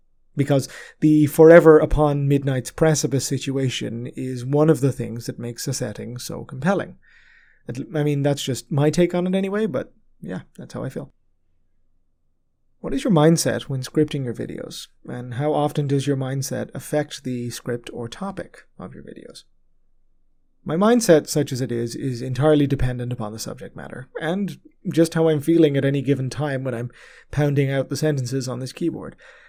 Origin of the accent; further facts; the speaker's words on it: Ireland; now in Canada; if you lived or live where I grew up in Ireland, seasons are not really so much of a thing.